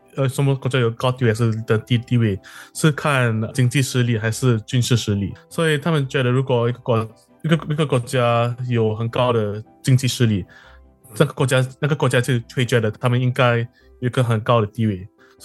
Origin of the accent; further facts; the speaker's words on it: Singapore; now in United States; 我是来自新加坡，新加坡来的。